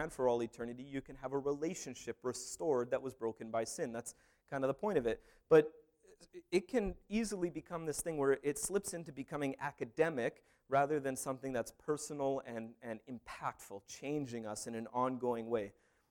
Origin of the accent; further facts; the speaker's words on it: Canada; Now, I took French for years. I'm Canadian, so, I had to take French.